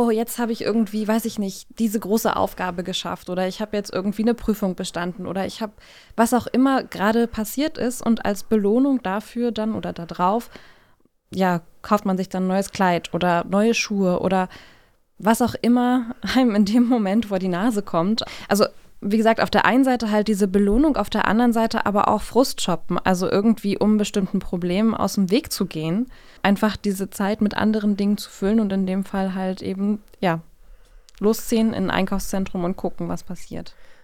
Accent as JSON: {"language": "German", "region": "Berlin", "country": "Germany", "tie": "born or raised there", "said": "ich bin in Berlin-Mitte zur Schule gegangen"}